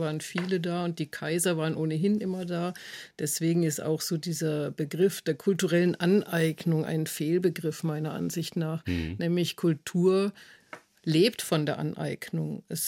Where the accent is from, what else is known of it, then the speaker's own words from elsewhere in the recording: Erlangen, Bavaria, Germany; also born or lived in Munich / Vienna; now in Nuremberg, Germany; Das sage ich immer, meine Heimat ist eigentlich Erlangen, obwohl ich jetzt schon länger in Nürnberg lebe. Auch ich war auch in München und in Wien. Aber da, wo ich aufgewachsen bin, ist meine Heimat.